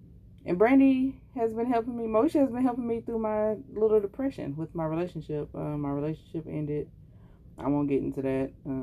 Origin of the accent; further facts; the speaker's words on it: Louisiana, United States; Louisiana, I guess I can say that because we all know. And that area has been pretty much devastated. That is my hometown as well.